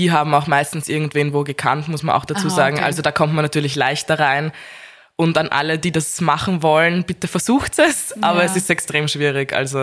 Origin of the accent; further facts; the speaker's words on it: Vienna, Austria; Ich bin auch aus Wien und fahre dann jeden Tag nach Krems raus